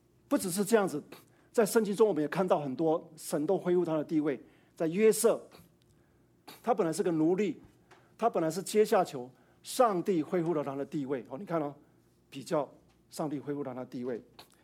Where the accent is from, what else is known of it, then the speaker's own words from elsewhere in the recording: Donggang, Pingtung County, Taiwan; 我小时候出生的时候，家乡遇到出生第八天啊，第五天，我们家乡那个堤网溃决了啊，我们在台湾南部乡下，叫东港西，溃决。